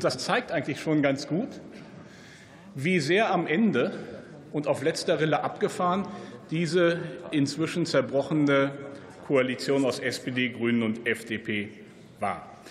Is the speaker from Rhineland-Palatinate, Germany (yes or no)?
no; Lower Saxony, Germany; die Höfeordnung ist insbesondere auch in meinem Heimatland Niedersachsen eine wichtige erbschaftsrechtliche Regelung.